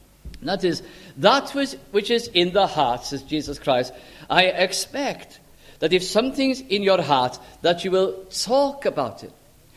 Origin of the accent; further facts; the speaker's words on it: Bolton, North West England, United Kingdom; I was traveling a great part of the night to Lancashire, and I got to my hometown in Bolton and had to get a taxi home because there were no buses.